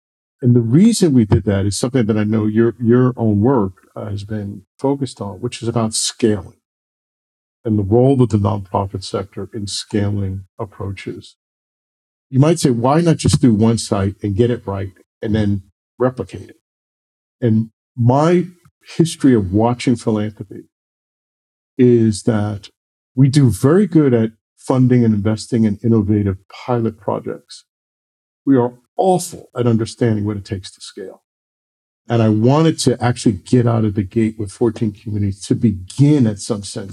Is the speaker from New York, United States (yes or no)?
yes; New York City, New York, United States; I grew up in the South Bronx, New York City.